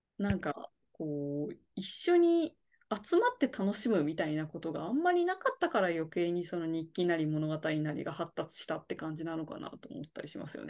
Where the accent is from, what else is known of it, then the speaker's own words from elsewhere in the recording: Kochi, Japan; 私の地元高知県が最初舞台なんですけど、